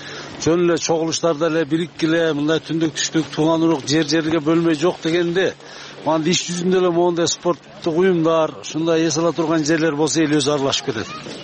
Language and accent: Kyrgyz; Alay, Osh Region, Kyrgyzstan; биз өзү Алайдан келдик.